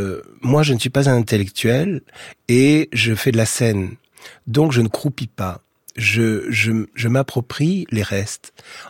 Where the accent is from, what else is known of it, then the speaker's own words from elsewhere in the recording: Nice, Provence-Alpes-Côte d'Azur, France; now in Paris, France; Moi, je viens de province. Voilà. Je suis niçois. Je suis un niçois qui habite à Paris. Je ne suis pas un parisien.